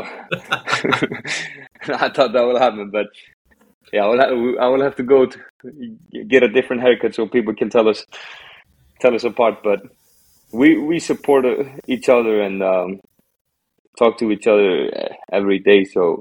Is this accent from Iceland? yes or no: yes; Iceland; English is a second language; that was kind of my idol growing up in the Icelandic league.